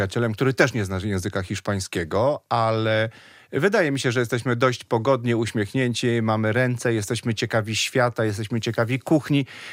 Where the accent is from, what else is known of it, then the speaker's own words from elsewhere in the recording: Kraków, Lesser Poland, Poland; Ja jestem z Krakowa, więc oszczędność mam, że tak powiem, we krwi.